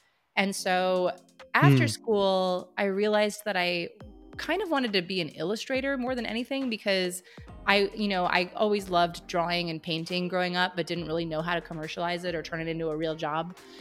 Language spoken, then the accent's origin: English; Pennsylvania, United States; I grew up in Pennsylvania, which is a state here in the United States, and I was born to two parents who were not creatives